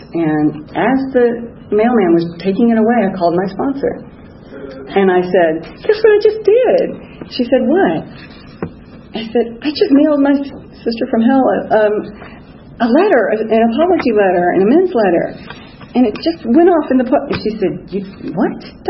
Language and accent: English; Memphis, Tennessee, United States; born there; I was born in Memphis. I was the last child of 6.